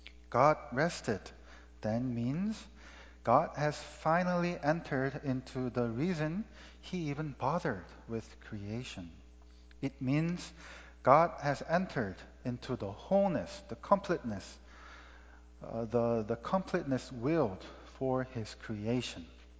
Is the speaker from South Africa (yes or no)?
no; South Korea; when I grew up in Korea, the longest vacation my father could get from his company was 3 days.